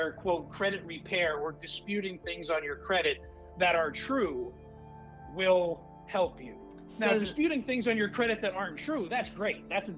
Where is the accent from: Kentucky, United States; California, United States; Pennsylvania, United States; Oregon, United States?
Pennsylvania, United States; Hazleton; So I grew up in Hazleton, Luzerne County, Pennsylvania, a little bit further north here on the edge of the Poconos. And my family were all small business owners.